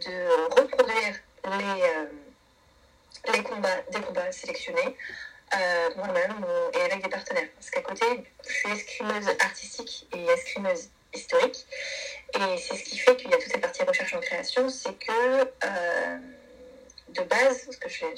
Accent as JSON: {"language": "French", "town": "Brest", "region": "Brittany", "country": "France", "said": "je suis une bretonne pure souche, je suis de Brest à la base, j'ai fait toutes mes études supérieures à Rennes, donc j'habite à Rennes"}